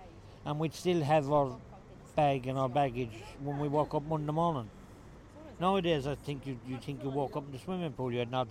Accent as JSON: {"language": "English", "country": "Ireland", "moved": "yes", "said": "But when I came from Ireland, because I wasn't raised in war, I wasn't educated in war, we never had anything got to do with war."}